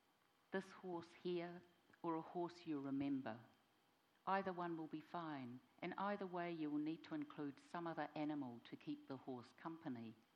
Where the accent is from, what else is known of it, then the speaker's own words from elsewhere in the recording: Lower Hutt, Wellington, New Zealand; I grew up in Lower Hutt. I mean, that's where I spent most of my, all of my childhood, actually.